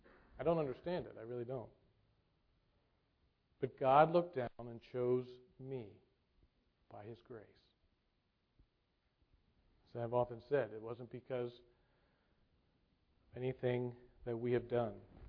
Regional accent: United States; And because we were Americans, we were heroes.

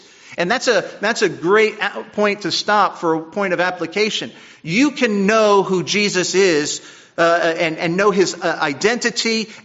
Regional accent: Mine Hill, New Jersey, United States; Where I grew up in Wharton, or in Mine Hill, New Jersey, we attended Mass in Wharton, New Jersey, and it was all in Latin.

